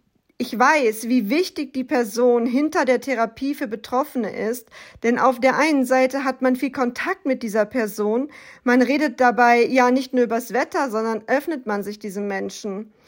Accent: North Rhine-Westphalia, Germany; born there; Ich bin 1988 in NRW geboren und lebe heute zwischen Rosenheim und dem Chiemsee.

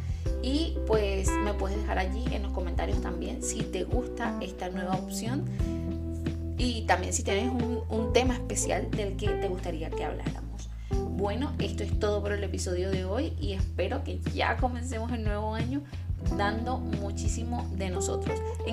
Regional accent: Venezuela; now in Germany; yo soy venezolana, pero aparte he vivido en otros países en Latinoamérica

